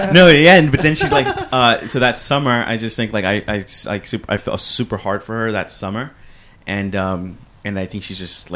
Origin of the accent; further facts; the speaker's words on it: Los Angeles, California, United States; So I moved to Wilmington, California because my dad got sent as a pastor. I grew up in South LA.